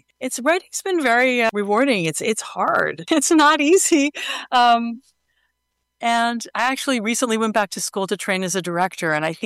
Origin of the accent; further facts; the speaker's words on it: New York City, New York, United States; I grew up in New York City, right?